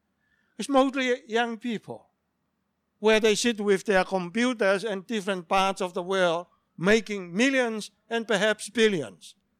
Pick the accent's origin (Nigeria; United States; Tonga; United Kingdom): Tonga; moved away; I grew up in Tonga as a young person like you, and I was told how to be young people. I moved to another nation